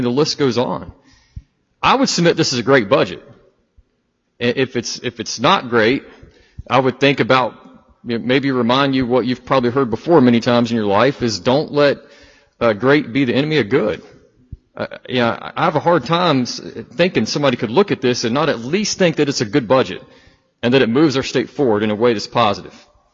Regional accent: North Carolina, United States; maybe I'm a little bit partial to GTCC because I'm from Guilford County.

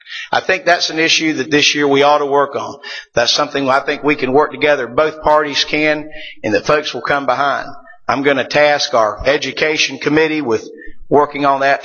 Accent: Kings Mountain, North Carolina, United States; Growing up in Kings Mountain, I practiced law in a small town

